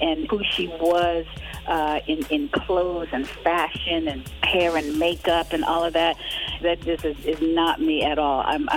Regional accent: Harlem, New York, United States; And she knew that I was from Harlem.

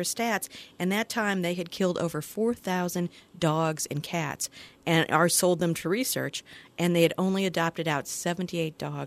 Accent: Collinsville, Illinois, United States; I'm from Collinsville and grew up.

